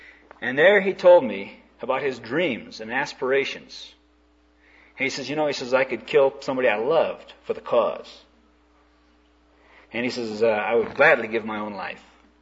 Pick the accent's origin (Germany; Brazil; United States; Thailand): Brazil; they knew that I was from Brazil, and they wanted to find out how their Latin brothers were faring under the iron rule down there in Latin America.